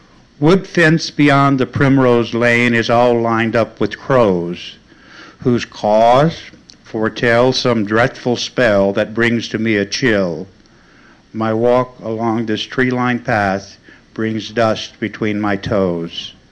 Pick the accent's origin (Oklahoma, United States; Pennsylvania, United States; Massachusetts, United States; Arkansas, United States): Arkansas, United States; because Joan said I had to read some of my Arkansas stuff, so my growing up in Arkansas.